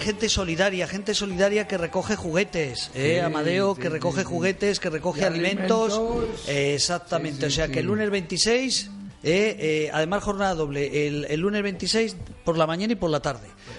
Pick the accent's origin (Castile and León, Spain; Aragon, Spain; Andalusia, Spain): Aragon, Spain; Zaragoza; En Zaragoza, mi tierra.